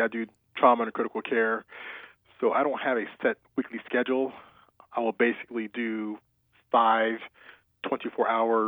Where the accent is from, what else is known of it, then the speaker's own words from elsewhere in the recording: Massachusetts, United States; born there; I was born in Massachusetts, but I'm an Air Force brat. My father was career Air Force, so I moved around my entire life.